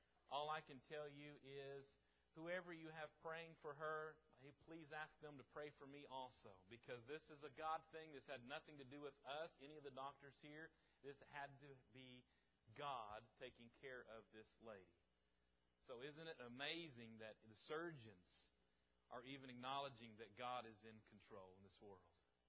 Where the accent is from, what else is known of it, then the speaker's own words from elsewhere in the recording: Midwest City, Oklahoma, United States; I grew up in Midwest City. I went to grade school and to junior high and to high school in Midwest City.